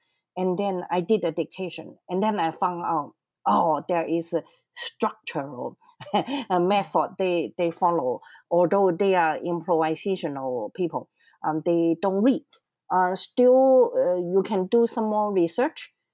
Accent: Guangzhou, Guangdong, China; And that is the style taken from my home city, like a hometown from the south. I was born in Canton near Hong Kong.

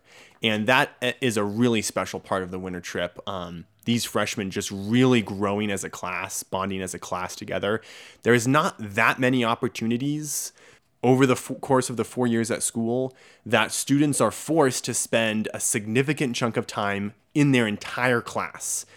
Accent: New Hampshire, United States; And yes, I'm from New Hampshire

